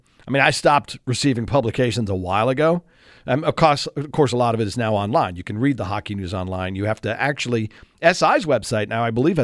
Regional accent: New York, United States; So, you know, I grew up in New York. So the Ranger games, of course, would be on TV.

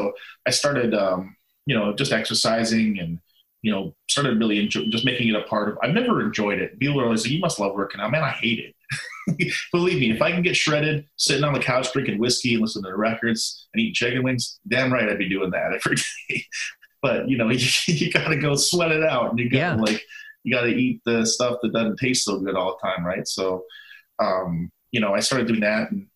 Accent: Canada; Oh, well, being Canadian, I have to put Bret up there for sure.

